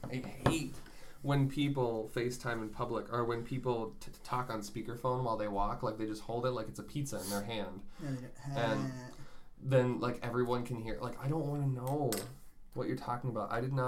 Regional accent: Minnesota, United States; also born or lived in Fort Benning, Georgia; Yeah, I was born in Fort Benning, Georgia. We lived there for a little bit, and then we moved back to Minnesota

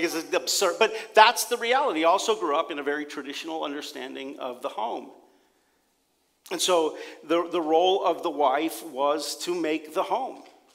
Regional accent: Pennsylvania, United States; So I'll give you a little bit of an understanding of how I grew up. And so, like, I grew up in Pennsylvania, and so the majority of my friends were getting married.

